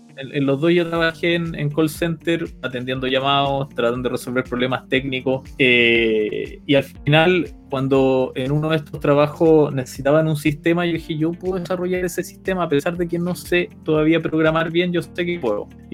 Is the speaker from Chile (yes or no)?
yes; Chile; En ese tiempo éramos puros chilenos, hoy día hay más extranjeros. Es raro que te conteste un chileno en uno de esos